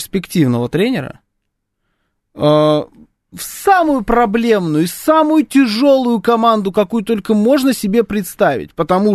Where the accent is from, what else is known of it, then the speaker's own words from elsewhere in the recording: Khimki, Moscow Oblast, Russia; Значит, я из Химок.